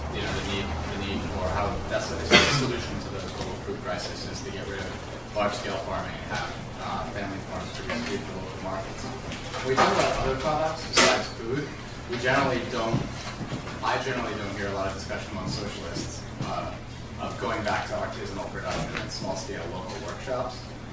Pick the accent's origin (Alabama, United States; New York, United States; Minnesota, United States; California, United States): California, United States; Los Angeles; I'm from Los Angeles.